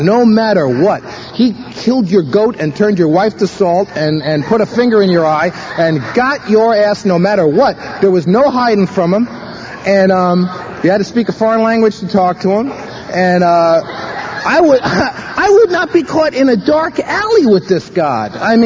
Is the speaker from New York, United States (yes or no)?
yes; New York City, New York, United States; born there; I was born in the Bronx in New York City.